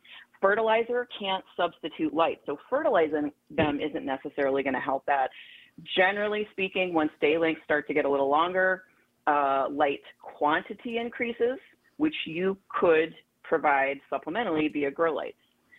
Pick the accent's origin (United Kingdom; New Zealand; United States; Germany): Germany; growing up in Germany, we lived in small villages. I'm an army brat, but we never lived on post or base.